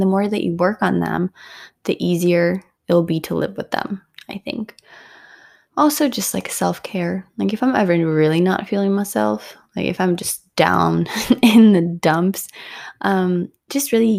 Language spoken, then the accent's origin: English; Ukraine; English is a second language; And my lisp was because I grew up in Ukraine and I had to learn English at the age of 10.